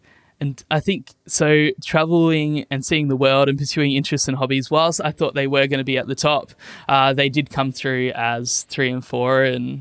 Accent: Australia; Yes, I am Australian.

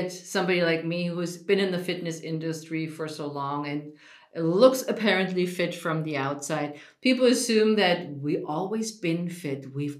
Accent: Germany; now in United States; I grew up in Germany, where it's like meat and potato and lots of gravy, and you finish your plate.

